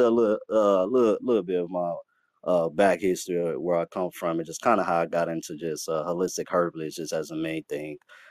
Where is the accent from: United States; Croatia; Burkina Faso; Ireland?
Burkina Faso; I am a Black man in this modern era. … Of course, I am originally from Burkina Faso, which many people may not know where that's located at, but it's actually a West African country.